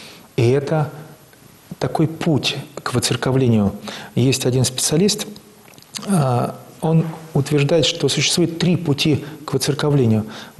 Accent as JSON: {"language": "Russian", "region": "Zakarpattia Oblast", "country": "Ukraine", "tie": "born there", "said": "Я сам родился в Закарпатье. Это вообще самая западная точка Украины."}